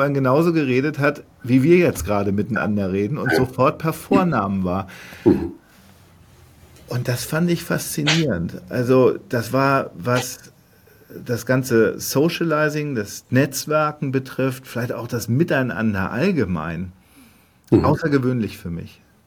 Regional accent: Hamburg, Germany; Nun bin ich Hamburger

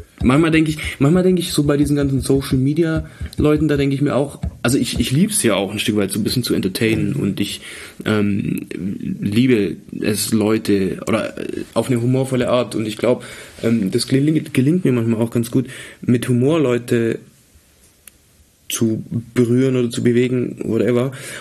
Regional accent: Baden-Württemberg, Germany; Ja, ich komme ja aus dem Schwabenland, jetzt machst du halt was, schaffst was.

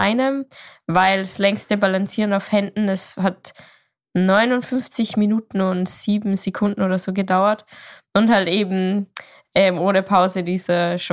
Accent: Austria; Ich komme aus Österreich

